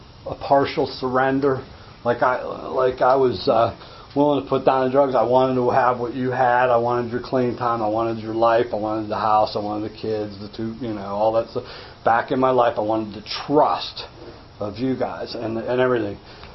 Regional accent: Greensburg, Pennsylvania, United States; I come from Greensburg.

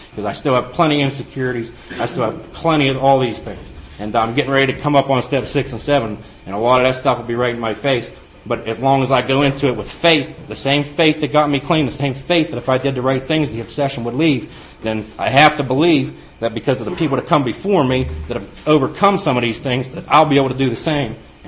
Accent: Steubenville, Ohio, United States; My aunt reached out, gave me a place to live in Catanning, Pennsylvania. I'm from Steubenville.

